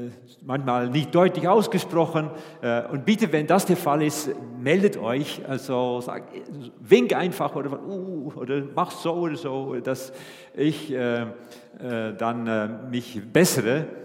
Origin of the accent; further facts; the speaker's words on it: Netherlands; ich bin Holländer, Sohn eines Bauers, also nuschelt, hat nicht viel geredet